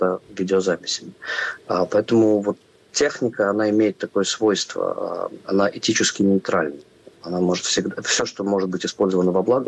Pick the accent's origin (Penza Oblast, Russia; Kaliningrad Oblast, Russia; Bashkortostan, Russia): Penza Oblast, Russia; Penza; Мне довольно близкий, поскольку я родом из Пензы.